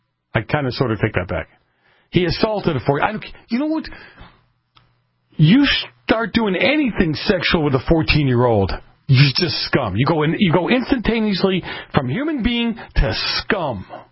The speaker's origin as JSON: {"language": "English", "region": "New England", "country": "United States", "tie": "born or raised there", "said": "I grew up in New England. I woke up plenty of times from drinking too much in a snowbank."}